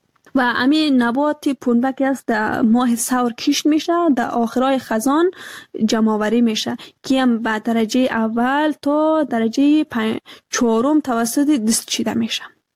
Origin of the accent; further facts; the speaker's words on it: Afghanistan; همه ما افغان هستیم